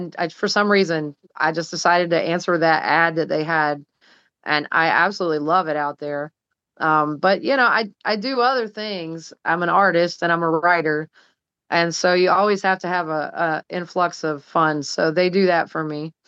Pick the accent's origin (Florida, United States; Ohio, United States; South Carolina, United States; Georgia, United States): Florida, United States; St. Augustine; also born or lived in Orlando; Actually, you know, I'm a St. Augustine native, and I was born and bred there. I was born in Orlando, but I was raised in St. Augustine.